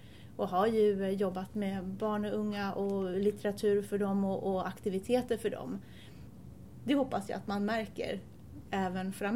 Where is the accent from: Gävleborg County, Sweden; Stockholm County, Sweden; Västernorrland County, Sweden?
Stockholm County, Sweden; Täby; now in Tyresö, Sweden; Nej, jag kommer från Täby ursprungligen.